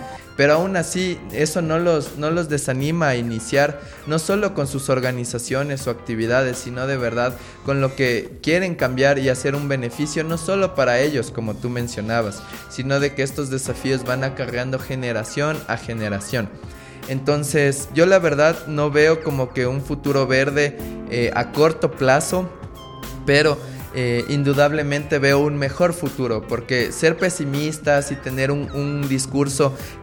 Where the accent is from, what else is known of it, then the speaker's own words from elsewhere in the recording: Ecuador; Qué bello poder decir que somos latinoamericanos, qué bello poder decir que somos ecuatorianos